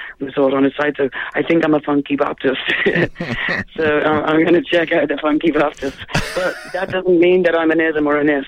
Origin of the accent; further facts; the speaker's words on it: Ireland; Okay. All right, well, I grew up in Ireland.